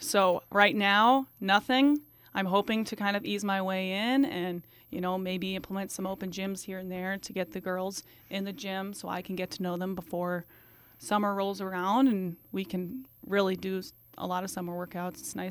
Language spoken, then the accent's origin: English; Des Moines, Iowa, United States; I'm from Des Moines, Iowa, a much bigger town